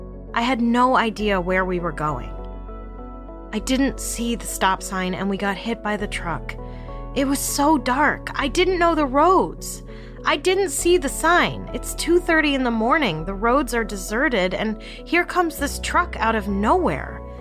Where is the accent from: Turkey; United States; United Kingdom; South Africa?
United States; Ithaca, New York; even though I'm from Ithaca and I didn't know the roads